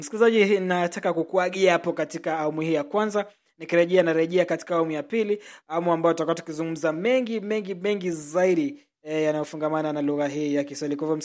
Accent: Western, Kenya; Tunatoka magharibi mwa Kenya.

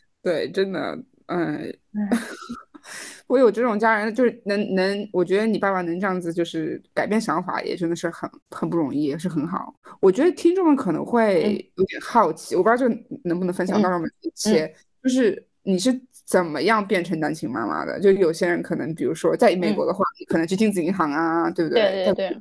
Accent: China; now in United States; 就充分体现了我们中国人的传统美德

